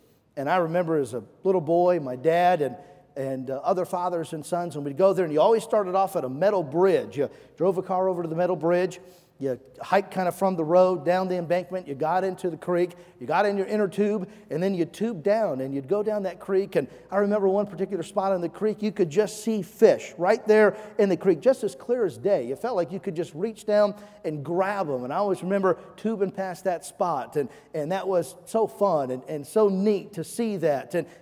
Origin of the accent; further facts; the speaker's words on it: Chico, California, United States; also born or lived in Greenville, Ohio; Now, I was born in Greenville, Ohio. My dad went to Bible college in the Chicago land area. And then my dad took a pastorate to Northern California when I was in the first grade. And in the town of Chico